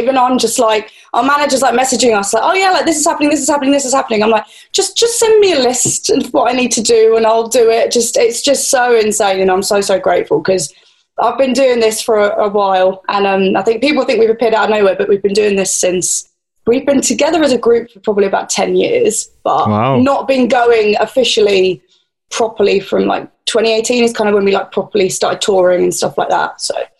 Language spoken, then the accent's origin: English; England, United Kingdom; I'm English, I have to moan.